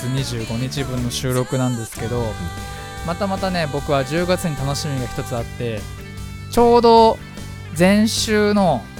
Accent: Fujisawa, Kanagawa, Japan

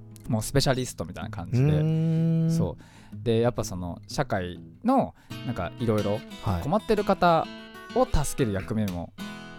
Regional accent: Fujisawa, Kanagawa, Japan; 藤沢出身の俳優タレントとして活動する私

